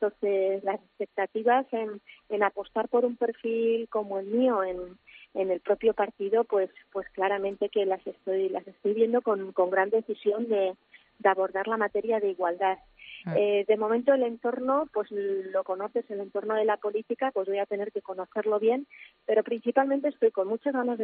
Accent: Aragon, Spain; soy aragonesa y de una ciudad pequeña de Huesca, ¿no?

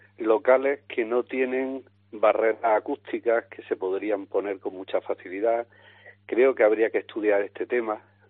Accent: Andalusia, Spain; somos andaluces, en Andalucía hay mucha cultura de bares

